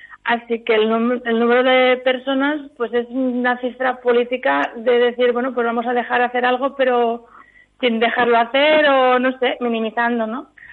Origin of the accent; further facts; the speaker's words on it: Catalonia, Spain; yo soy de Cataluña, ¿no?, y hacemos cagar el tío.